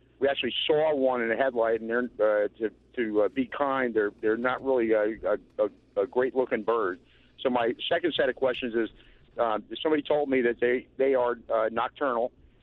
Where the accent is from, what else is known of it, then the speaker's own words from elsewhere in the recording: Woodstock, New York, United States; When I was a kid, I grew up in around Woodstock, New York. We had a small farm, and we would eat outside when the weather was good.